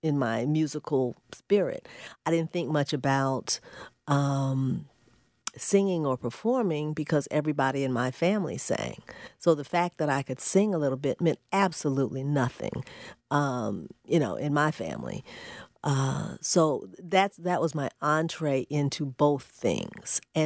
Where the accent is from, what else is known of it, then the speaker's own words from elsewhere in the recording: Virginia, United States; I grew up in Virginia. So when I was 5 years old, I found out by chance that I was going to desegregate the parochial school in my hometown.